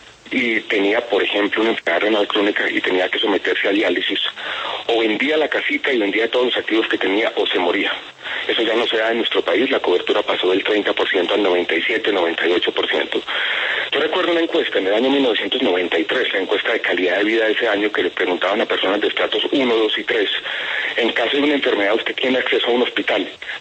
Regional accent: Medellín, Antioquia, Colombia; cuando yo crecí en Medellín, y usted era un adolescente por allá

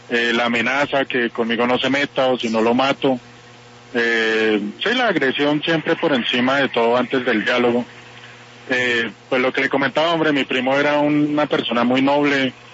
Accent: Topaipí, Cundinamarca, Colombia; now in Bogotá, Colombia; De Topaipí, Cundinamarca.

